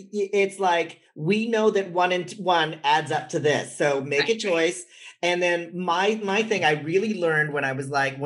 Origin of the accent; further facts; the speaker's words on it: Philippines; I'm Filipino and you're Black, but the thing that makes us a family is that we all love each other.